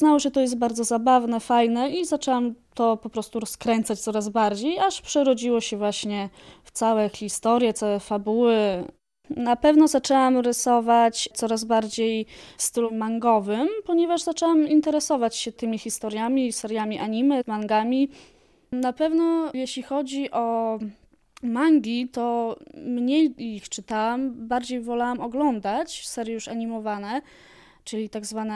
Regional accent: Sokółka, Podlaskie Voivodeship, Poland; also born or lived in Wrocław; Pochodzę z Sokółki i właśnie tam rozpoczęła się moja przygoda z komiksem, ponieważ byłam jeszcze w liceum

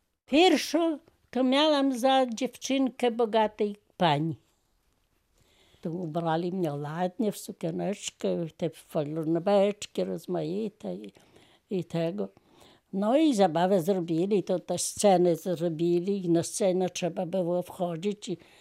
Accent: Zastocze, Podlaskie Voivodeship, Poland; born there; Ja się urodziłam w Zastoczu. Chrzczona w parafii Krypno.

